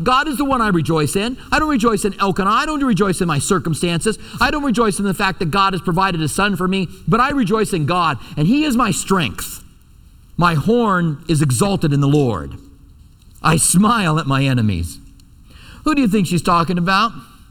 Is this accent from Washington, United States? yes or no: no; Iowa, United States; born there; I was born in Iowa and we would take vacations in Iowa.